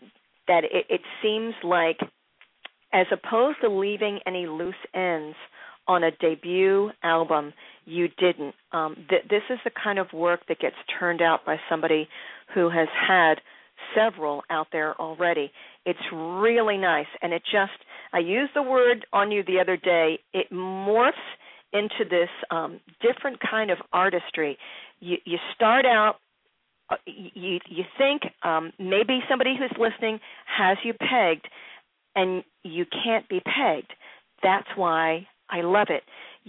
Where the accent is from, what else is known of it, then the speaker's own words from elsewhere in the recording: Philadelphia, Pennsylvania, United States; now in Baltimore, United States; Gosh, Detroit is so much like Philly. That's my hometown, and I'm living in Baltimore now.